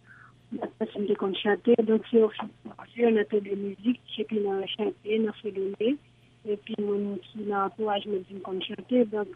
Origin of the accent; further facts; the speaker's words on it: Haiti; pour montrer que je suis Haïtien de talent